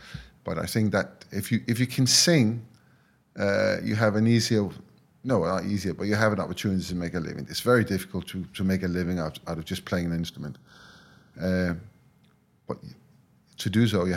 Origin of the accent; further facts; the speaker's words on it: Denmark; think back to where I grew up. So I am from Denmark